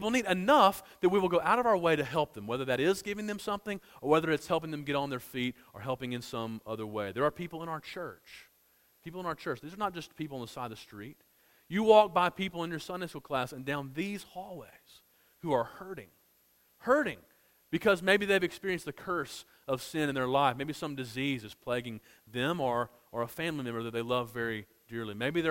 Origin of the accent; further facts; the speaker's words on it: Gardendale, Alabama, United States; I remember in my home church where I grew up in Gardendale, Alabama, we had a guy who ran a homeless shelter.